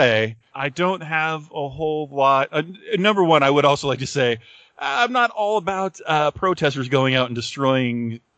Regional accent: United States; I am an American, and I understand that in football games

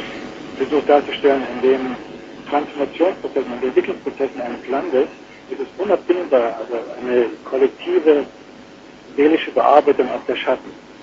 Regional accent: Germany; In Deutschland zum Beispiel, wo ich natürlich besonders verbunden bin als Deutscher

